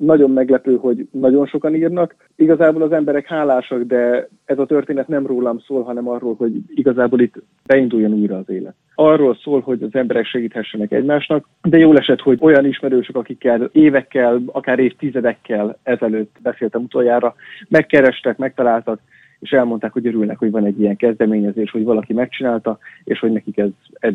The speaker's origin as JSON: {"language": "Hungarian", "town": "Nyíregyháza", "region": "Szabolcs-Szatmár-Bereg", "country": "Hungary", "tie": "born or raised there", "said": "Nyíregyháza, a szülővárosom"}